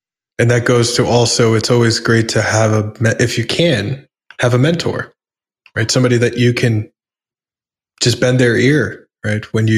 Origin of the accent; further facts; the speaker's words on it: New York City, New York, United States; I grew up in the New York punk rock scene where I used to hang out at CBGB's and Coney Island High and St. Mark's Place.